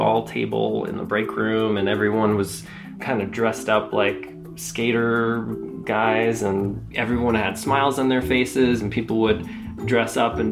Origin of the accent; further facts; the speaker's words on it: Iowa, United States; I grew up in Iowa in a small industrial town